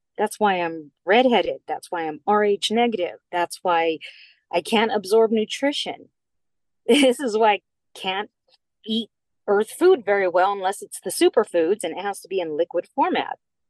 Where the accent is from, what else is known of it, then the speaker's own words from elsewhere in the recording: Camp Lejeune, North Carolina, United States; born there; I was born on Camp Lejeune, North Carolina. And in 1974.